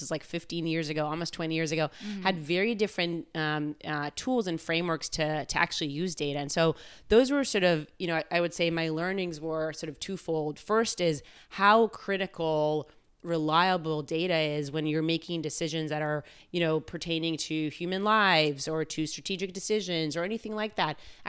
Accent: Israel; I was born and raised in Israel, and actually grew up in a place called the Weizmann Institute of Science.

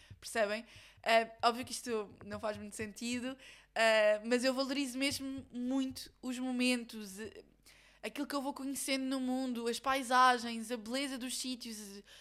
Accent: Portugal; Eu disse, ah, sou de Portugal.

